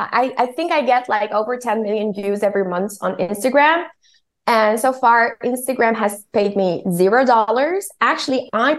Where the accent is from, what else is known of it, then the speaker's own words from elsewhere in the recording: Tunisia; because like I was born and raised in Tunisia, and I was in South Africa